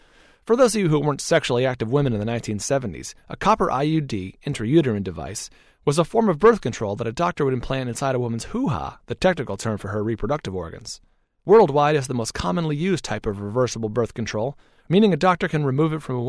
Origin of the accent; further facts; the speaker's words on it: San Bruno, California, United States; I spent the first 9 years of my life in San Bruno, California, also about 15 minutes south of San Francisco. Growing up in San Bruno was like growing up in Manchester, England, with slightly better food. It was constantly cold and foggy.